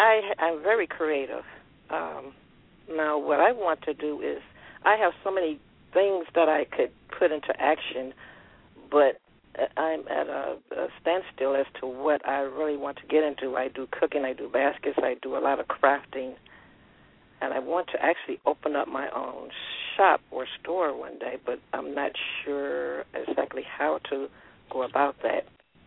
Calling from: Cleveland, Ohio, United States; Oh, Cleveland, Ohio.

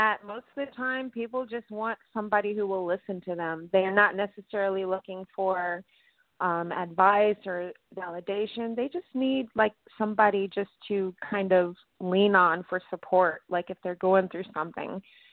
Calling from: Atlanta, Georgia, United States; I'm in Atlanta.

